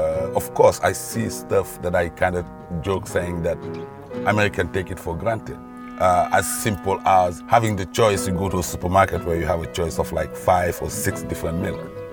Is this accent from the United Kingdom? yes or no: no; Senegal; English is a second language; moved away as an adult; now in Austin, United States; I'm from Senegal, and I've been in Austin for 14 years.